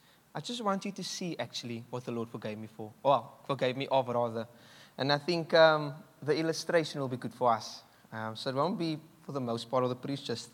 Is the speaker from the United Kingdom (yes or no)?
no; South Africa; I grew up in Alsace River. I had enough, but I didn't have like a lot. And so just some context of where I'm from is quite rough.